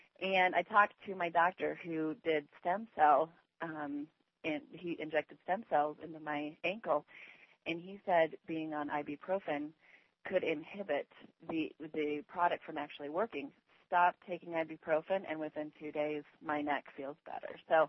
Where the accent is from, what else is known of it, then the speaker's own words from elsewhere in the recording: Denver, Colorado, United States; I'm from Denver, Colorado.